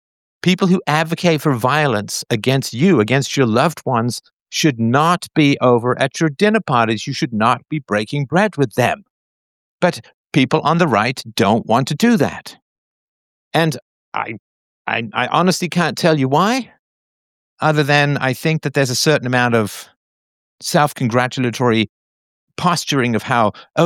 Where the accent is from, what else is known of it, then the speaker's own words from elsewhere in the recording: England, United Kingdom; I mean, I grew up in England, so ostracism is a big thing.